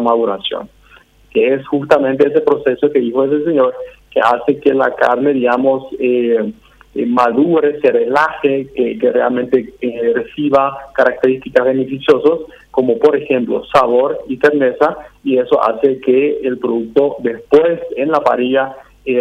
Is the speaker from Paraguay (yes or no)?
yes; Paraguay; nosotros como paraguayos